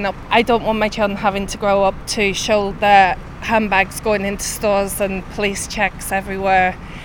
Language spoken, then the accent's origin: English; England, United Kingdom; now in Northern Ireland; And I'm English and I've been living over here for 22 years